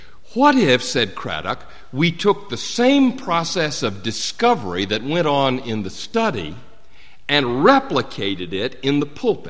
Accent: Southeast, United States; I was raised, as you can hear in my accent, in the Southeast

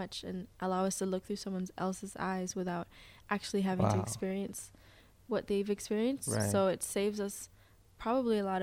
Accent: Jamaica; also born or lived in Curaçao; Oh, well, I'm Jamaican.

